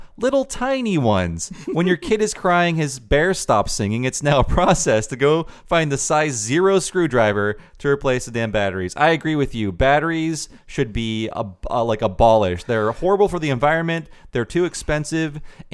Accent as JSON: {"language": "English", "town": "Chicago", "region": "Illinois", "country": "United States", "said": "Oh, and if you didn't notice, I'm from Chicago, and Bozo showing up on WGN is something I remembered"}